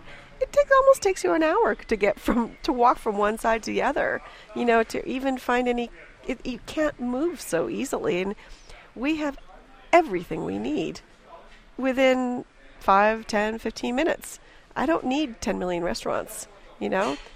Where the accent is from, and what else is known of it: Atherton, California, United States; born or raised there